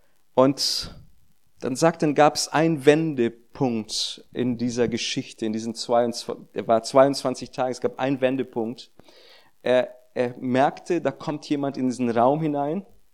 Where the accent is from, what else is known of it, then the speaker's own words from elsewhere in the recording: Rio Grande do Sul, Brazil; wenn wir in Porto Alegre sind, das ist ganz im Süden, das ist das Bundesland, wo ich aufgewachsen bin